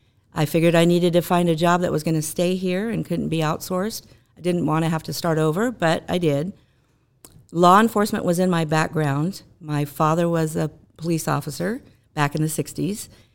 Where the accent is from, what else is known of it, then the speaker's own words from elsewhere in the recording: California, United States; I was born and raised in Ventura County, lived here all my life. Currently, I live in the city of Fillmore with my husband of 30 years.